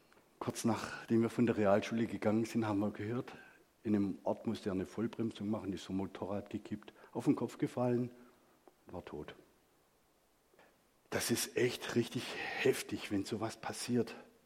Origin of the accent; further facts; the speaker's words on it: Gechingen, Baden-Württemberg, Germany; Ich bin in Gechingen groß geworden, in der Nähe von Calw, Böblingen da.